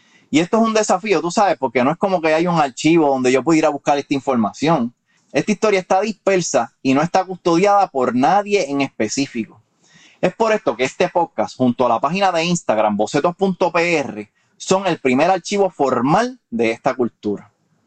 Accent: New York, United States; now in Puerto Rico; al llegar a vivir acá me di cuenta que no soy puertorriqueño de la isla, sino de Nueva York.

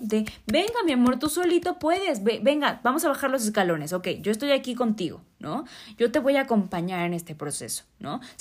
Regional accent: Mexico; Para nosotros como cultura mexicana y cultura latina suena como

